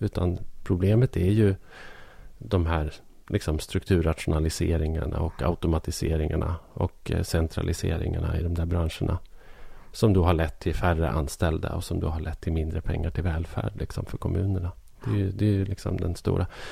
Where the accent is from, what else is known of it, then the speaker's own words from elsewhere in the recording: Arbrå, Gävleborg County, Sweden; både min hemort Arbro och Bollstabruk då i Ångermanland är två sådana här nästan likvärdiga orter